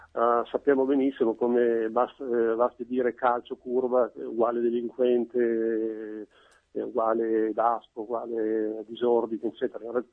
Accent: Piacenza, Emilia-Romagna, Italy; sono di Piacenza da mille generazioni

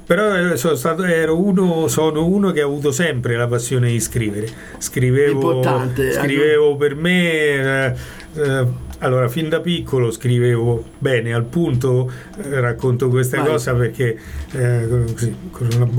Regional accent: Narni, Umbria, Italy; born there; la mia famiglia è originaria di Narni, io sono nato a Narni.

